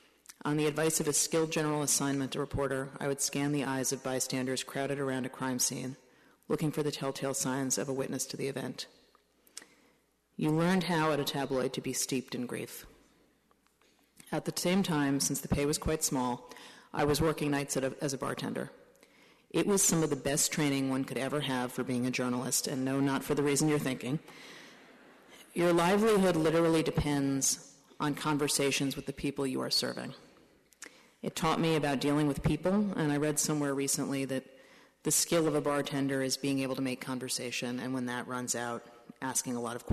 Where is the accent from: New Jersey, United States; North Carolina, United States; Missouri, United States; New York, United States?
New York, United States; New York City; Now, I was born and raised in New York